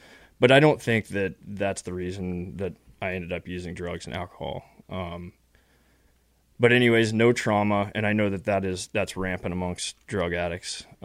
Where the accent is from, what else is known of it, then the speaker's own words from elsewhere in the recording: Texas, United States; I grew up in West Texas, middle class, upper middle class family. Dad's a dentist, mom's a dietitian.